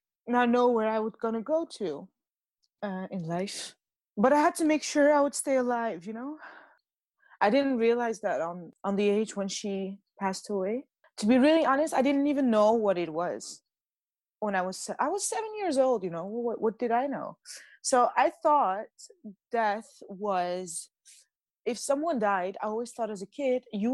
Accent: High Atlas, Morocco; We are from the High Atlas Mountains in Morocco, the southeast. It's very a rural area.

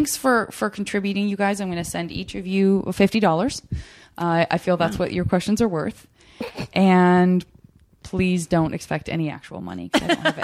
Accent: Arizona, United States; I'm from Arizona and sort of, it's just like everybody's all in one weird city or whatever.

